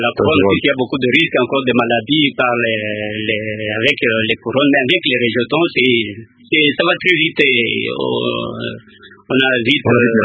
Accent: Katanga, DR Congo; j'ai déjà été aussi au Katanga, j'ai grandi au Katanga, j'ai fait des études au Katanga

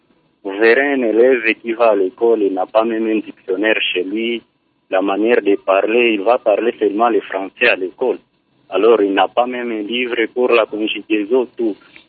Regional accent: Bukavu, South Kivu, DR Congo; ce que nous voyons ici chez nous à Bukavu

